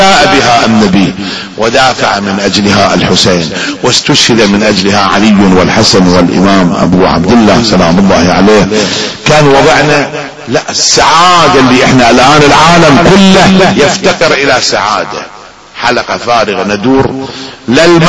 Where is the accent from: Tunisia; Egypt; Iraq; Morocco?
Iraq; مو هالشكل عندنا بالعراق، هالشكل كان او في ايران، ما ادري عندكم كيف